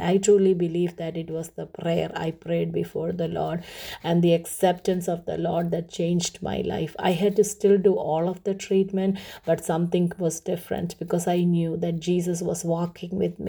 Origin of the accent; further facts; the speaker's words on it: Kerala, India; I was born and raised in Kerala, the southernmost part of India. I was born to my parents as the first child of three girls.